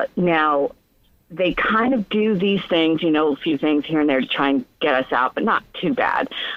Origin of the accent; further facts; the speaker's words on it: Brooklyn, New York, United States; I'm from Brooklyn, Bushwick.